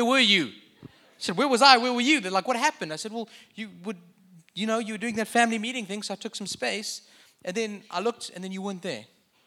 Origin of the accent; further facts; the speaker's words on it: South Africa; I'm from South Africa.